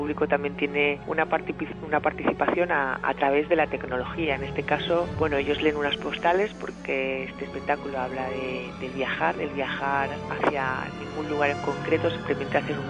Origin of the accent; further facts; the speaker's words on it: Spain; soy española, soy bailarina, coreógrafa y profesora.